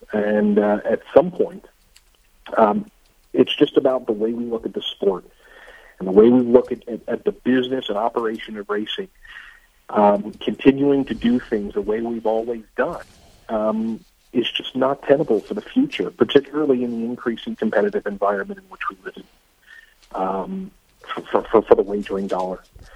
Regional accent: Pennsylvania, United States; I was just looking at numbers in Pennsylvania, of course, my home state

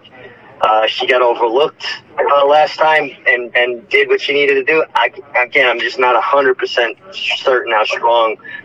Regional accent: New York, United States; Listen, you know I'm a New Yorker, and I love New York racing.

